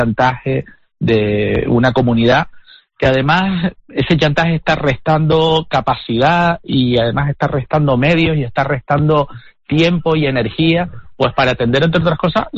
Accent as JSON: {"language": "Spanish", "region": "Canary Islands", "country": "Spain", "said": "Como canario, me debato entre dos sentimientos."}